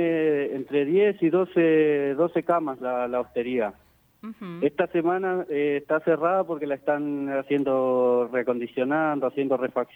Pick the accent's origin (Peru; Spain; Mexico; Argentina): Argentina; Las Coloradas, Neuquén; yo soy nacido y criado acá en Las Coloradas. Mirá, Las Colos justo está en una tipo olla, estamos rodeados de montañas en un tipo vallecito